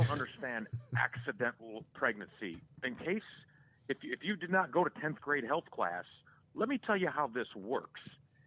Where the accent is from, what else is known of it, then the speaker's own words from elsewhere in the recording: Charlotte, North Carolina, United States; I grew up in Charlotte, but I've only been to Wilmington once.